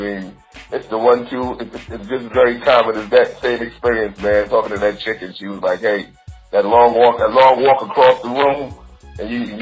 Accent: New York, United States; Born and raised in the Bronx, man, and that's where it all started for me

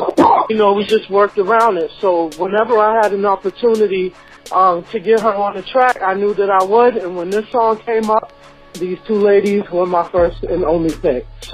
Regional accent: Boston, Massachusetts, United States; I'm from Boston, Massachusetts, and … is another artist that's here in Boston, Mass.

